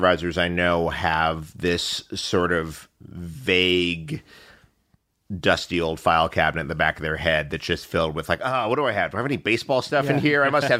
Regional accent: New York, United States; And what was great was growing up in New York, we used to have... and they're coming back now, but we used to have all these great little rep cinemas all over the place.

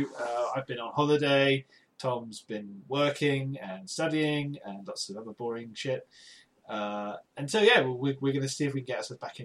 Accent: United Kingdom; We are Brits, and we have podcasts, so we are Brit Pod Scene.

